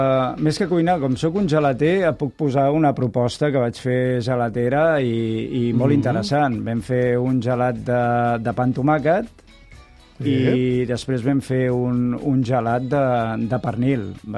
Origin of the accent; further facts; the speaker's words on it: Badalona, Catalonia, Spain; Compte que sóc de Badalona, a Alella ho tenim molt a prop